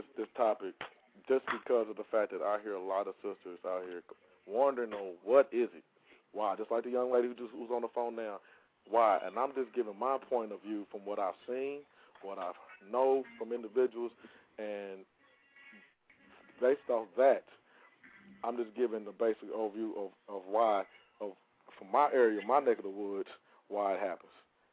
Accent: Indianapolis, Indiana, United States; I'm from Indianapolis, man.

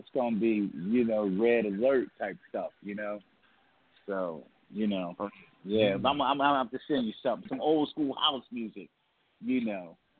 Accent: Pennsylvania, United States; No, I'm from Pennsylvania, man.

